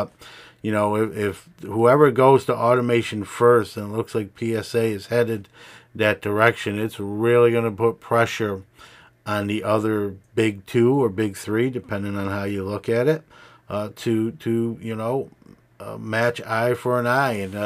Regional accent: Brooklyn, New York, United States; my hometown of Brooklyn

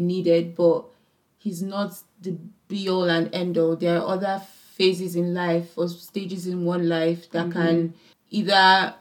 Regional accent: Nigeria; I was kind of relating it to myself and just being in a Nigerian child in general, where religion is basically part of your upbringing

